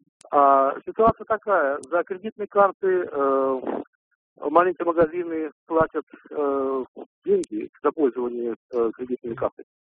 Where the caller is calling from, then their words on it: Texas, United States; я вам звоню из Техаса, Америка.